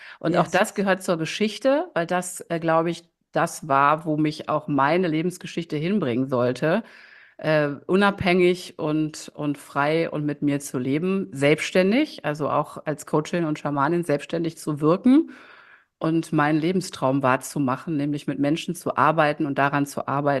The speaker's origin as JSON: {"language": "German", "town": "Düsseldorf", "region": "North Rhine-Westphalia", "country": "Germany", "tie": "born or raised there", "also_born_or_lived": "Ratingen", "said": "Also ich bin 51 Sommer jung. Ich lebe in Düsseldorf. Das ist auch meine Heimatstadt, meine Herzstadt. Ich bin zwar in Ratingen geboren, aber vom Herzen immer schon Düsseldorferin."}